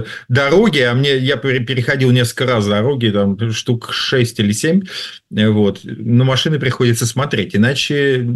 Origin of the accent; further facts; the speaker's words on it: Moscow, Russia; Мы, простые москвичи, надеваем, так сказать, свои ботфорты